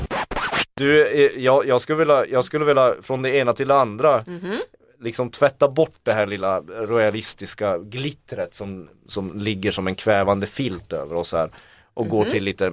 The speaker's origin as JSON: {"language": "Swedish", "town": "Kiruna", "region": "Norrbotten County", "country": "Sweden", "said": "Jag kommer från Kiruna."}